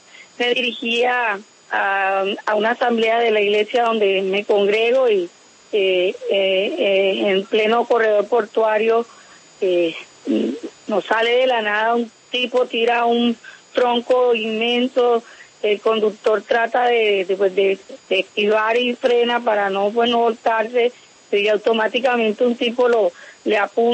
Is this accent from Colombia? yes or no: yes; San Juan Nepomuceno, Bolívar, Colombia; Yo nací en San Juan de Pomuceno, Bolívar. Aquí soy y aquí he venido ejerciendo mi liderazgo.